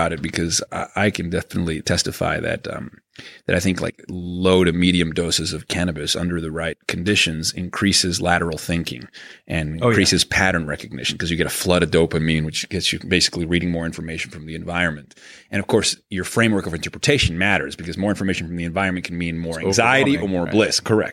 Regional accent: Venezuela; And, you know, maybe it's the Jewish upbringing. Maybe it's the child of divorce. Maybe it's growing up in Venezuela, you know, where crime and home invasions were always like a threat.

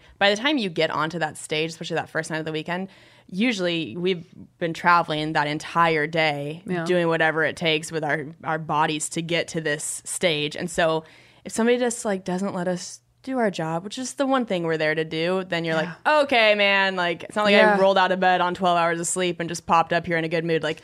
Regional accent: Spokane, Washington, United States; My hometown.

